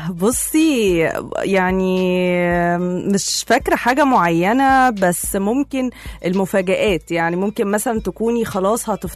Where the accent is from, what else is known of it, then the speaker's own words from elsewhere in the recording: Egypt; كمجتمع مصري، من الثقافة بتاعتنا قريبة من الروح بتاعت اليونانيين، هتلاقيها قريبة جدا مننا. فكتير جدا مننا كمصريين لما بنحب نسافر بنحب نروح اليونان